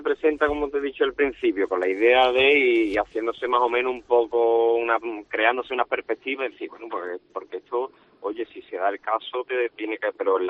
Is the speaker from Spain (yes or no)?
yes; Huelva, Andalusia, Spain; yo como soy de Huerva, pues pongo el ejemplo con las cosas de mi tierra, ¿no?